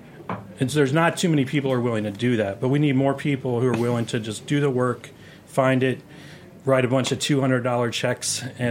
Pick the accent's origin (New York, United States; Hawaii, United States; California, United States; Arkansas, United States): Arkansas, United States; I'm from Arkansas, so you're beating Arkansas.